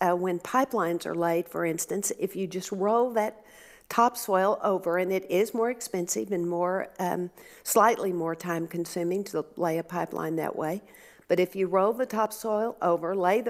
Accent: Midland, Texas, United States; I joined with a group of my good friends, of one friend who grew up with me in Midland and other friends who grew up on South Texas ranches

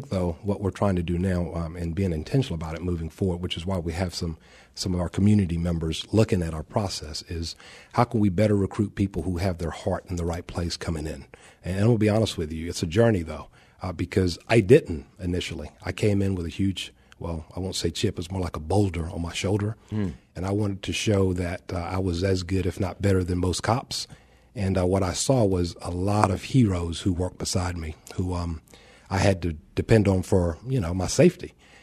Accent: Roanoke Rapids, North Carolina, United States; my dad was arrested by the cops in Roanoke Rapids, North Carolina, my hometown.

